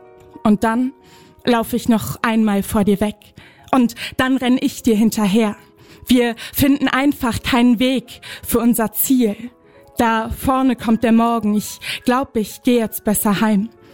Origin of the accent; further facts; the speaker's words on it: Cologne, North Rhine-Westphalia, Germany; Also ich bin Kölnerin